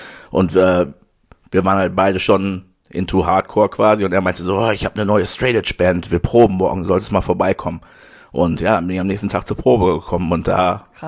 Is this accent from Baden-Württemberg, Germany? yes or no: no; Oberhausen, North Rhine-Westphalia, Germany; moved away as an adult; now in United States; Ende 1980 geboren, also jetzt gerade 42 werden wir das aufnehmen. Und ich komme ursprünglich aus Oberhausen und lebe jetzt seit knapp 20 Jahren in den USA.